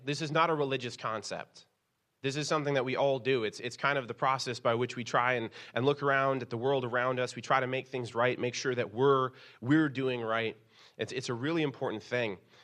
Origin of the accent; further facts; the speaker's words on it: United States; But as an American, I feel like it was my right to just ignore it.